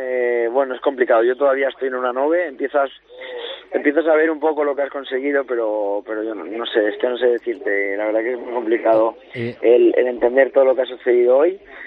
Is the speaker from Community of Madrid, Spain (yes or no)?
yes; San Sebastián de los Reyes, Community of Madrid, Spain; Que mi pueblo, sí, mi zona donde me he criado y creo que me siento de allí.